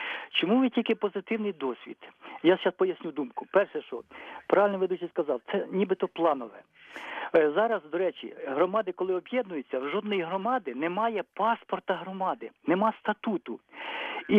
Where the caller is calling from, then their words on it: Kirovohrad Oblast, Ukraine; Я з Кіровоградської області, Світловодський район.